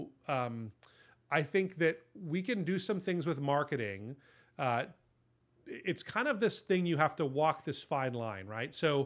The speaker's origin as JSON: {"language": "English", "town": "Honolulu", "region": "Hawaii", "country": "United States", "tie": "born or raised there", "said": "So we moved back to my hometown in Honolulu, Hawaii."}